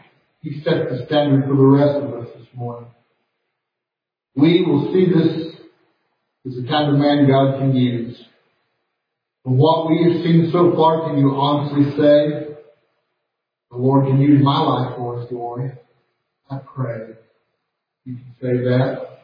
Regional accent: Arkansas, United States; now in Las Vegas, United States; Las Vegas has become my home. Yes, I'm from Arkansas, and I'm proud to be from Arkansas, but listen to me. Las Vegas is my home.

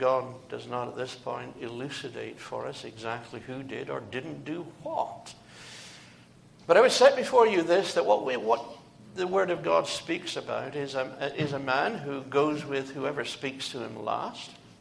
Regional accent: United Kingdom; moved away; knowing that I come from originally from the United Kingdom, were kind enough to express sympathy.

